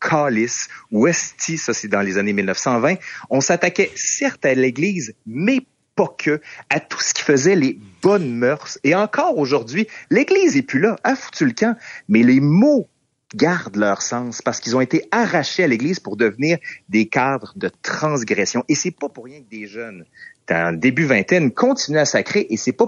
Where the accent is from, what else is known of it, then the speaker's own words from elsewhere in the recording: Quebec City, Quebec, Canada; accent: Quebec City; Moi, j'ai un accent de la ville de Québec, je l'assume